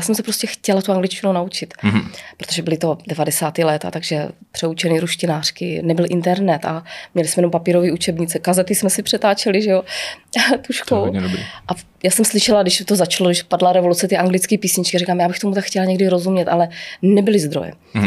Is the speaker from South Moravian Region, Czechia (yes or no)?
no; Šumperk, Olomouc Region, Czechia; moved away as an adult; now in Hradec Králové, Czechia; Ne, já jsem z Moravy. Já jsem z Hradce, teď už teda říkám. Já Hradec miluju, to jako jo, ale jsou patriot moravský, to jo, ze Šumperka.